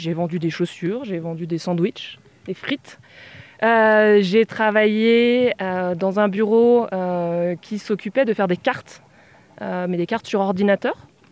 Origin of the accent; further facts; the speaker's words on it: Chamonix, Auvergne-Rhône-Alpes, France; Moi, je suis née à Chamonix. J'ai grandi ici, comme beaucoup.